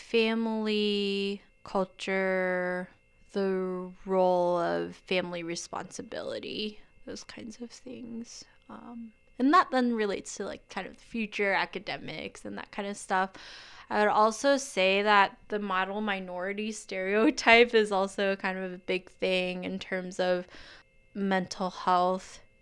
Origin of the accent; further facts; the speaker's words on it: Taiwan; English is a second language; moved away; I'm from Taiwan, and there's not really, well, as far as when I was living there, wasn't really any talk about mental health.